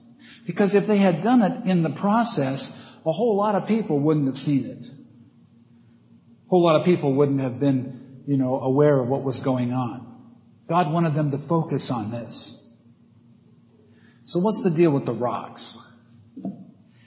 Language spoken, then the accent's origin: English; Oregon, United States; You know, I was raised in Oregon, and every year my dad would dig up the garden